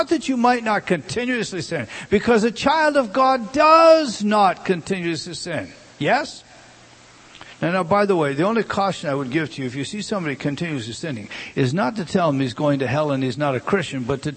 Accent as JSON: {"language": "English", "country": "United States", "said": "I commented to him this, being the American that I am."}